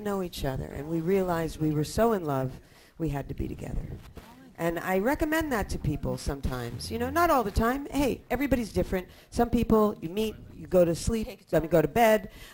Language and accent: English; Pennsylvania, United States; Pennsylvania, my home state.